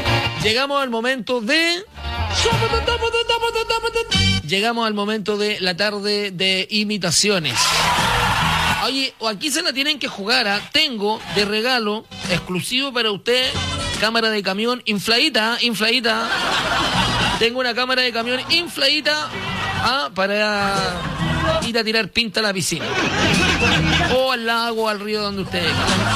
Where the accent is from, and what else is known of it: Viña del Mar, Valparaíso, Chile